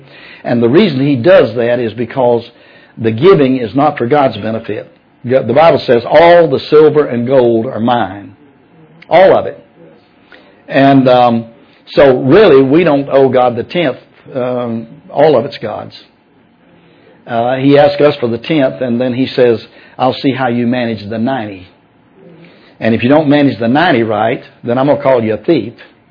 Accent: Scotland, United Kingdom; because I'm a Scotsman

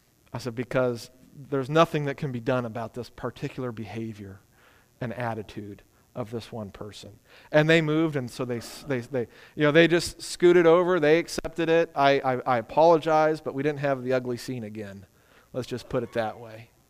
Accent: United States; great, I'm an American. You know, 5.8 gallons.

